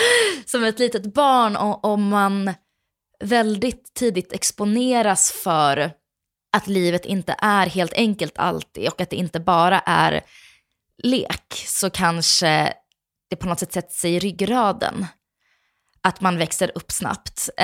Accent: Småland, Sweden; accent: Småland dialect; Jag har haft lite småländska, men inte så där, ingen grov.

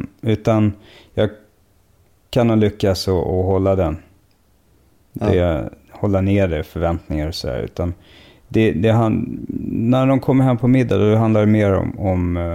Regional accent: Rönninge, Stockholm County, Sweden; also born or lived in Södertälje; jag föddes i Södertälje och uppvuxen i Rönninge.

